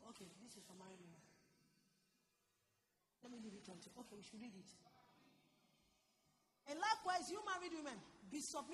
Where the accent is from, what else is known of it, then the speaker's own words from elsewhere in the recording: Southeast, Nigeria; As an Igbo person growing up in Igbo land, we had Igbo culture that you use to negotiate everything you